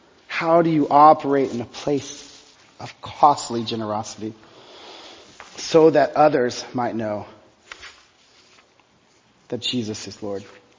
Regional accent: Texas, United States; I grew up in Texas, and one of the things that we would often do is we'd go out to dinner.

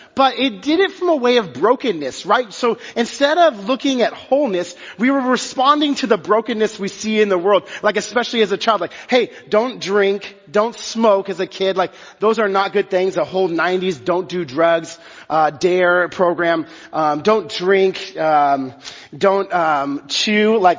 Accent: Texas, United States; but I grew up in Texas, so this was said in the South a lot.

